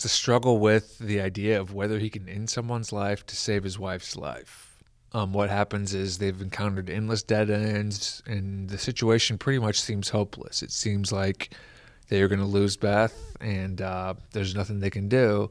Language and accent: English; Washington, Iowa, United States; I pretty much lived at the library here in Washington when I was growing up.